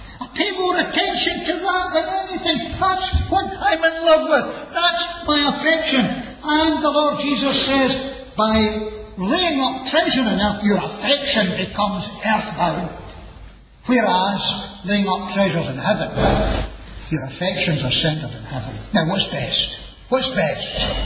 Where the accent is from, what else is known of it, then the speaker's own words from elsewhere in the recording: Scotland, United Kingdom; being a Scotsman